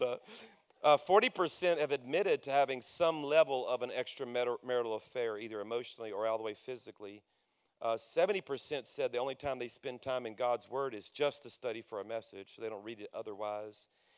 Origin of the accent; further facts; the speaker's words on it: Louisiana, United States; I mean, I'm from Louisiana, everybody. I don't know if I got any Louisiana people here, but we 50th on every list.